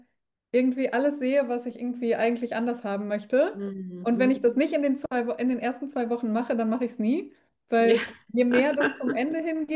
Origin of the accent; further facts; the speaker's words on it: Paderborn, North Rhine-Westphalia, Germany; now in Berlin, Germany; noch in meiner richtigen Heimat in Paderborn, also wo ich groß geworden bin